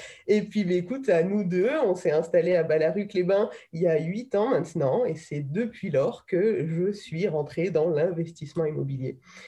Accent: Lyon, Auvergne-Rhône-Alpes, France; born there; Et bien avant, j'étais lyonnaise, je suis lyonnaise de naissance

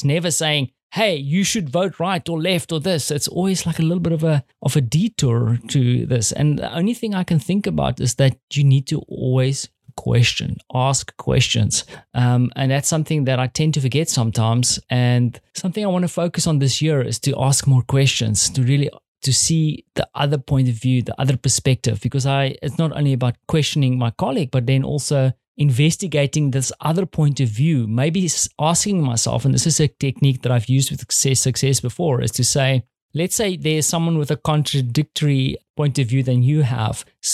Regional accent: South Africa; As a South African, I grew up in a South Africa that felt or that had a system that said that a certain skin color had preferential treatment over another.

